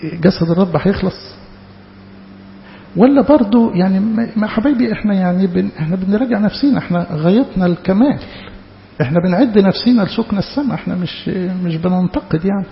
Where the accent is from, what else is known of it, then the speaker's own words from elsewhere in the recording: Egypt; ما أقدرش أنكر إنه إحنا ما تعودناش على النظام كمصريين